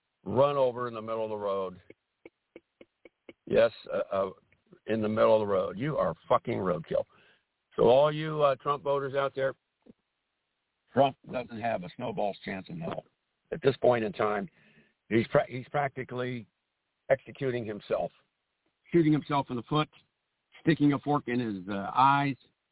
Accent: Dayton, Ohio, United States; Yes, at a rally last night in my hometown of Dayton, Ohio, outside at an airport facility or venue outside the city limits

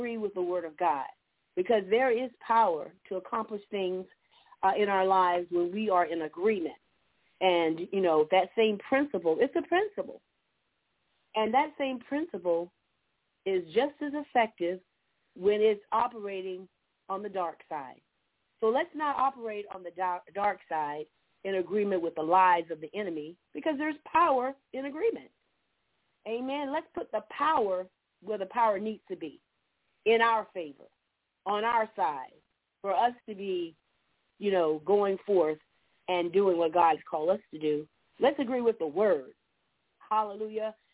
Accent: Georgia, United States; from Georgia. Happy to be here with you. We've had a wet and rainy day today in southeast Georgia.

